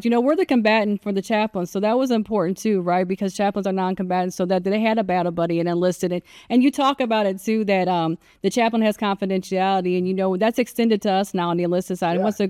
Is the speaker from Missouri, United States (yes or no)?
yes; Missouri, United States; So I'm originally from Missouri.